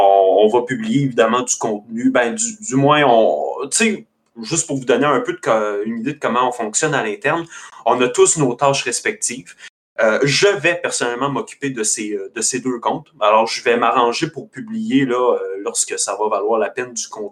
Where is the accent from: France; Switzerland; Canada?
Canada; Quebec; je viens d'Outaouais